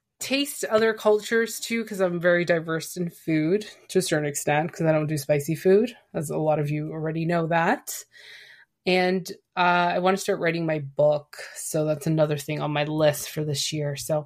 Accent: Canada; accent: Canadian English; first language Spanish; English is a second language; So for those who don't know, I do speak fluent Spanish. That's my native tongue. Of course, English, Canadian English, because some of you people make fun of me, eh?

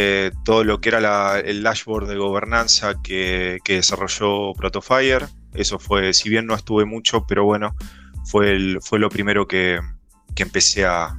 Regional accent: Trelew, Chubut, Argentina; also born or lived in La Plata; yo soy de Trelew, nací en Chubut. Bueno, más o menos un poco de background. Soy chubutense que se fue a estudiar a La Plata, informática.

